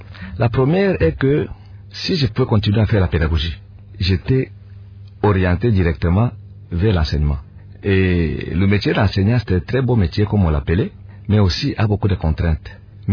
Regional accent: Bukavu, South Kivu, DR Congo; Et les courses qui étaient chez moi à Kadutu pour aller à Bagheera, c'est une dizaine de kilomètres à pied, matin et le retour.

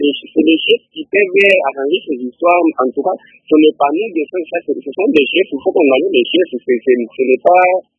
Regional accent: DR Congo; Oui, monsieur le journaliste, ça c'est vrai en tout cas, ça s'est fait ici chez nous au Congo.

